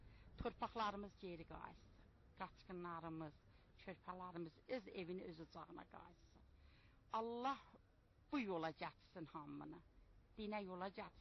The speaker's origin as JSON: {"language": "Azerbaijani", "region": "Nakhchivan", "country": "Azerbaijan", "lives_now": "Baku, Azerbaijan", "said": "Naxçıvandan gəlmişəm Bakıya."}